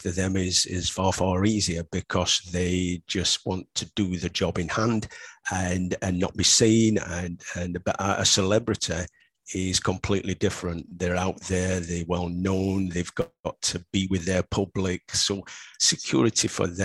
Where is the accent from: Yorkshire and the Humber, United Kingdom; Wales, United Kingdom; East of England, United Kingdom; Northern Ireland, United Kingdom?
Yorkshire and the Humber, United Kingdom; me being a Yorkshireman